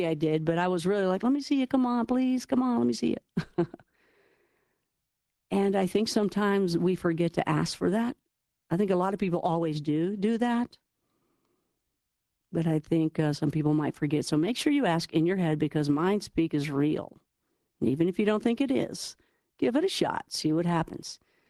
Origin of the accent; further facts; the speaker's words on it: Kentucky, United States; I'm from Kentucky.